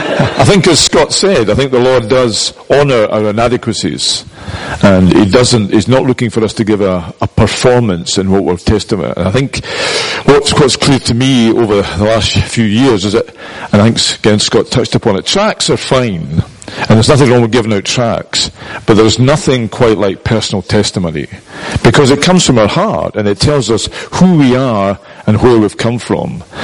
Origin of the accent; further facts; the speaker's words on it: Edinburgh, Scotland, United Kingdom; born and bred in Leith in Edinburgh